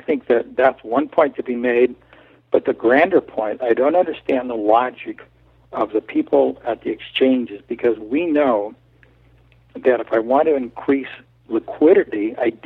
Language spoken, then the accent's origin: English; Billings, Montana, United States; When you and I were kids, there, in my hometown, Billings, Montana, there were two television stations.